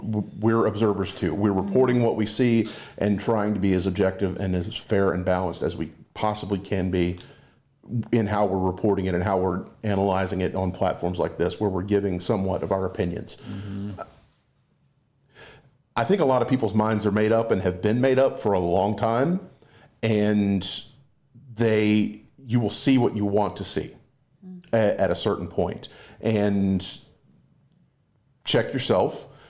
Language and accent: English; Walterboro, South Carolina, United States; Don't take my word for it, just because I'm from Walterboro or something like this, or take Charlie's word for it.